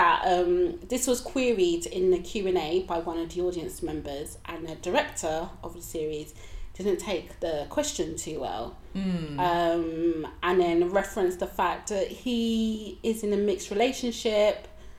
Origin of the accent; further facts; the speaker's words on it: United Kingdom; our people kind of thing, being Black British.